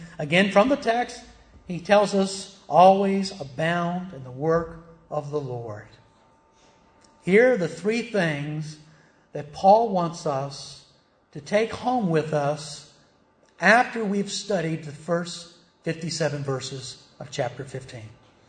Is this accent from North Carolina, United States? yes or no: no; Virginia, United States; I remember when I was pastoring, I'm from Virginia, of course